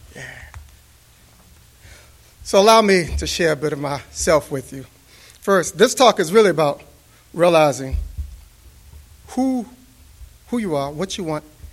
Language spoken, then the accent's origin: English; Washington, District of Columbia, United States; also born or lived in Langley Park, Maryland; I grew up in Washington, D.C., Northwest, Southeast, Northeast, and did a short stint in Langley Park, Maryland.